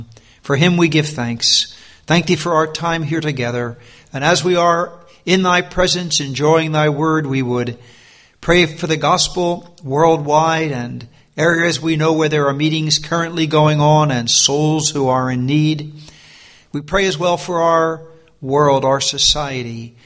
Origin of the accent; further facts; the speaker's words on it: United States; accent: American; We wouldn't call it Yankee where I come from, but my American accent, if it somehow makes it hard to understand, if I speak too fast, do something